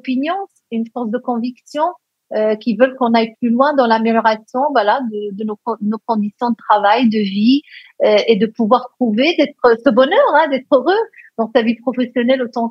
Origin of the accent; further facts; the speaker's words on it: Morocco; je suis née au Maroc, donc j'ai suivi une scolarité très post-coloniale. Bien que je sois dyslexique, ben, j'ai grandi dans les deux langues, arabe et française